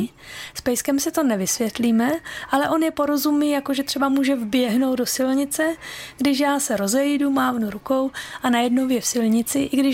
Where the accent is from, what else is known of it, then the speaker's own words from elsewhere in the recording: Slovakia; now in Brno, Czech Republic; Ne, já jsem původně ze Slovenska. Aha. V Brně jsem přistěhovalec